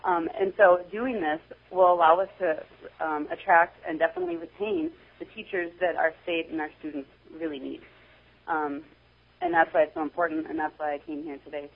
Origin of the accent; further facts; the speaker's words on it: Minnesota, United States; now in Eagle River, United States; I also am a transplant. I'm from Minnesota. My dad brought me up here when I was younger for a trip